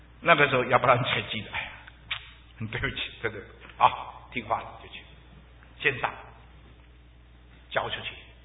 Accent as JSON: {"language": "Chinese", "region": "Fujian", "country": "China", "said": "我们福建人说老人家长牙齿"}